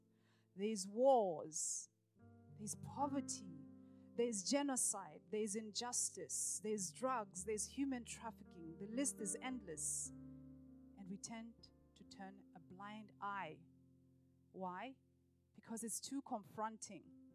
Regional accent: Botswana; when I was about 15 or 16, back in my home country in Botswana

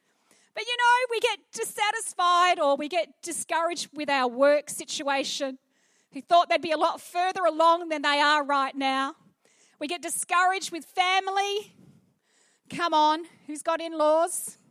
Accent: England, United Kingdom; Amen, as an English person. Amen, as a Pentecostal.

